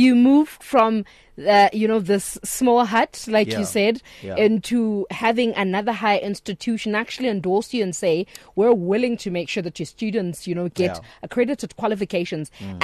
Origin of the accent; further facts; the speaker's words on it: Eastern Cape, South Africa; I come from the Eastern Cape.